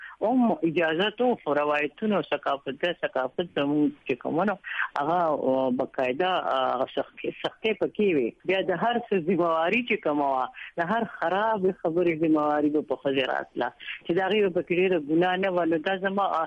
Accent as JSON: {"language": "Pashto", "town": "Mardan", "region": "Khyber Pakhtunkhwa", "country": "Pakistan", "tie": "born or raised there", "said": "زه هم د مردان یم او په مردان کې مې سبق ویلې دی."}